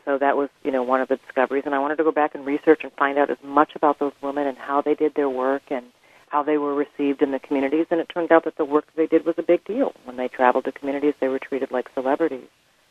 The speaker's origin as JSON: {"language": "English", "region": "Minnesota", "country": "United States", "tie": "born or raised there", "also_born_or_lived": "Birmingham, Alabama", "said": "I was raised in Minnesota. My mother's side of the family is from Minnesota. My father's side of the family is from Birmingham, Alabama, and I spent my childhood going back and forth between those two cities."}